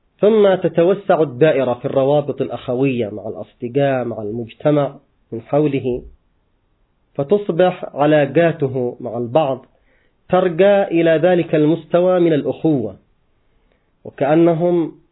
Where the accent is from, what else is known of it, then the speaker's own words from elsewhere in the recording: Yemen; بل عندنا في اليمن مثل معروف في الوسط القبلي